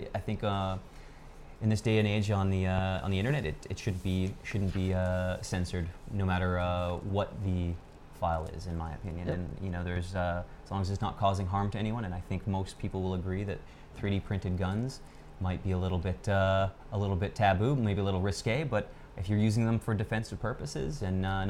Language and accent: English; Canada; I was kind of amongst the typical Canadian. We are usually more left-leaning